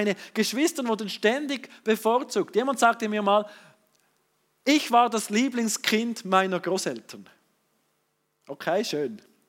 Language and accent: German; Fribourg, Switzerland; accent: Swiss German; Und ich, aufgewachsen im Kanton Freiburg, bei der Josche Seesler. Ja, und dann orientiert in den Kanton Bern und ich wünsche mir bis heute, ich hätte so ein perfektes Berndeutsch.